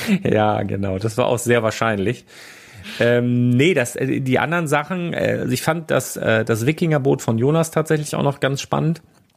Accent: Northern Germany, Germany; ich bin Küstenkind hier, ne? Ich bin Norddeutscher

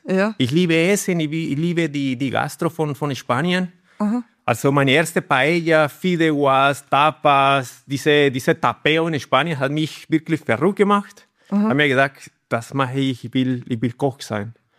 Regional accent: Bucaramanga, Santander, Colombia; German is a second language; moved away as an adult; also born or lived in Spain; ursprünglich bin aus Kolumbien, Santander, Bucaramanga.

